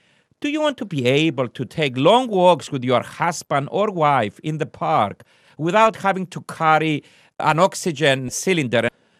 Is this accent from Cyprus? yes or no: yes; Cyprus; I come from Cyprus, my father is 85 years old.